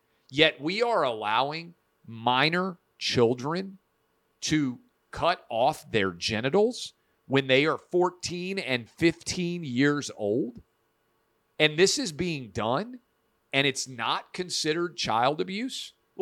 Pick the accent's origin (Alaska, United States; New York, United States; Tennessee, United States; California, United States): Tennessee, United States; in my home state of Tennessee